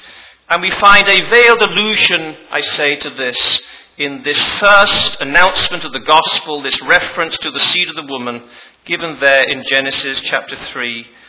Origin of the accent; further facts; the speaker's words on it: England, United Kingdom; accent: English; moved away as an adult; also born or lived in Virginia / North Carolina; now in South Carolina, United States; I'm not from Virginia or North Carolina, where I have lived, or South Carolina, where I do live, but from England. I've been here 15 years, and apparently, so they tell me, I still maintain my English accent.